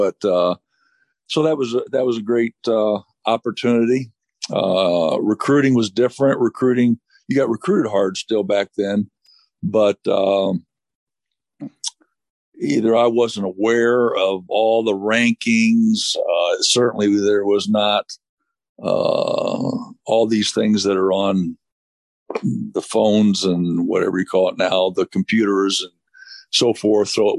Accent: Normal, Illinois, United States; Well, when I grew up, I grew up in Normal, Illinois, and which is central Illinois, Normal, Bloomington, Illinois.

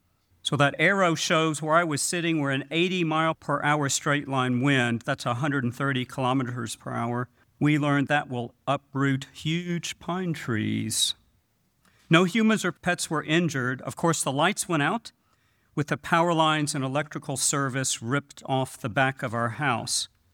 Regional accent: Louisville, Kentucky, United States; And it was the last of a 4-day employment workshop in my hometown of Louisville, Kentucky.

